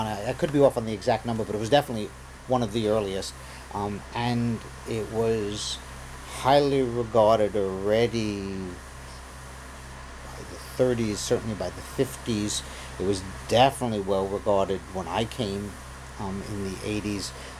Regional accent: New York, United States; I can contrast them both to Stanford and to growing up in New York.

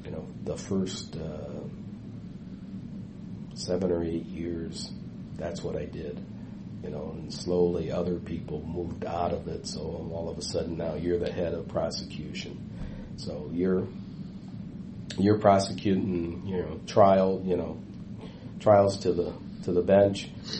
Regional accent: Racine, Wisconsin, United States; And, you know, I grew up in Racine, and so being in a white environment was never an issue.

